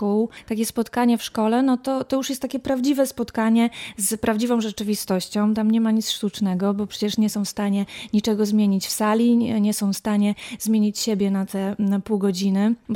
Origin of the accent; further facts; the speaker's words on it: Bydgoszcz, Kuyavian-Pomeranian Voivodeship, Poland; Zawsze tylko mówimy, no jesteśmy z Bydgoszczy